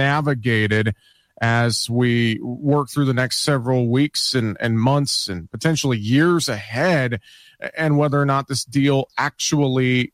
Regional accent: Iowa, United States; I think about the railroad that goes through my hometown in North Central Iowa.

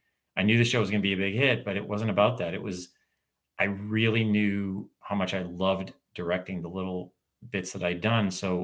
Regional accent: Canada; It's just one theory that a couple people have said, but it's because we are right next to you guys, right next to the US

